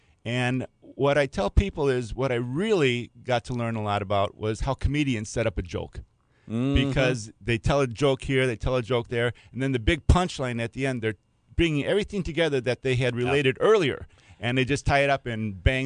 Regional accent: Wisconsin, United States; there's some early references to being a youngster growing up in Wisconsin.

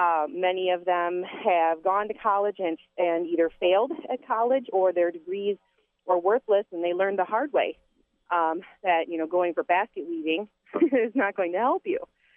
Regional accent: Wisconsin, United States; And I've gotten to travel a lot and live in different states other than Wisconsin, although Wisconsin is my home state

